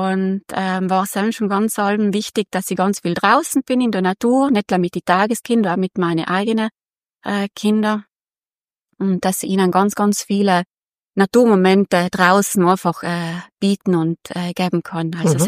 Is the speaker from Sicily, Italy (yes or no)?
no; Ahornach, Trentino-Alto Adige, Italy; ich bin 42 Jahre alt, ich komme aus dem Pustertal, aus Ahona, der Gemeinde Sant'Intaufers.